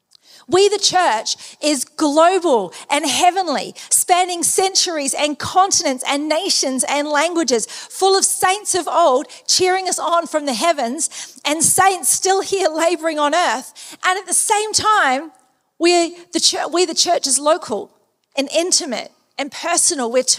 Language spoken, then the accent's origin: English; New Zealand; accent: New Zealand; I am a Kiwi, so if you hear a little bit of an accent poke out every once in a while, that's why.